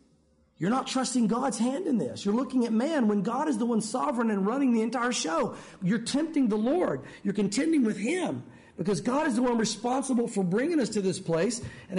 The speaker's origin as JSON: {"language": "English", "country": "United States", "said": "Well, I had that because I'm an American."}